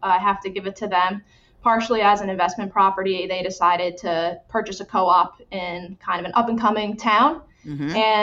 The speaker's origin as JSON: {"language": "English", "region": "New Jersey", "country": "United States", "tie": "born or raised there", "said": "Yeah, I grew up in New Jersey. You know, lived kind of close to each other and started dating when we were 14."}